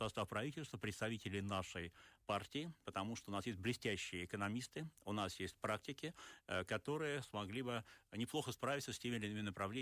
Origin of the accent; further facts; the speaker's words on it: Pushkin, Saint Petersburg, Russia; я сам до 25 лет ездил из Пушкина, моего родного города, в Ленинград на электричках.